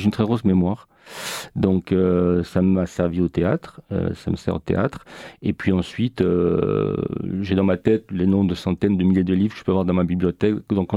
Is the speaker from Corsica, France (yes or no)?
yes; Ajaccio, Corsica, France; born there; Alors, je suis né en Corse il y a 60 ans, oui, à peu près.